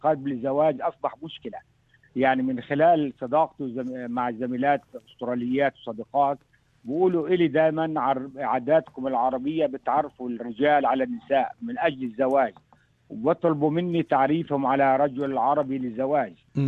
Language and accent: Arabic; Gaza, Gaza Strip, Palestine; وصحبته بزيارة إلى بلدي غزة